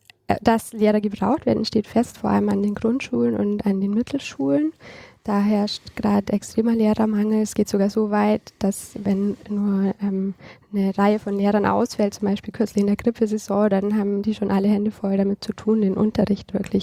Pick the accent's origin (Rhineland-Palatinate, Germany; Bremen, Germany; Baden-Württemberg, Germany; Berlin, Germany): Baden-Württemberg, Germany; Also ich glaube, als Schwabe tut man sich schwer.